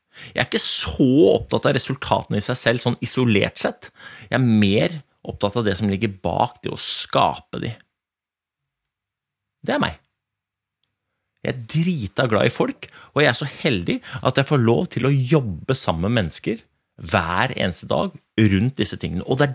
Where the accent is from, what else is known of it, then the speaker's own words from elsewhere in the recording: Groruddalen, Oslo, Norway; now in Lillehammer, Norway; det jo en gutt fra Groruddalen jeg født og oppvokst I Groruddalen jeg bor nå på Lillehammer